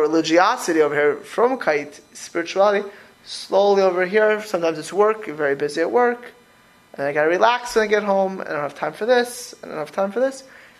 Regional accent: Florida, United States; I grew up in Florida, so it's, you know.

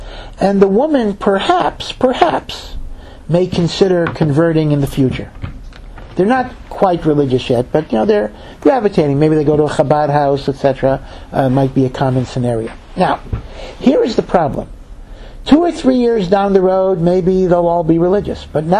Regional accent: Washington, D.C. area, United States; now in Israel; Now, I know, I came from the Washington area, and for many years, I was involved with a day school.

